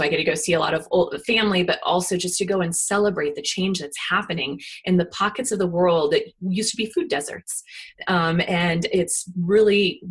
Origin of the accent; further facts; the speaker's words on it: Kansas, United States; But after our book came out, I received an email from a woman who happened to read my book, love my book, and then happened to note on my Facebook p